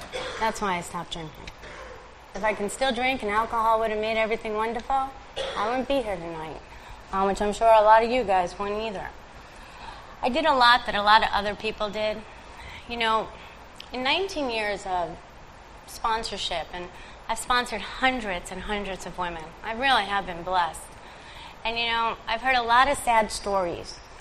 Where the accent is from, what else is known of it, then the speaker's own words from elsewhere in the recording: New York City, New York, United States; Growing up in Brooklyn, drinking was an activity.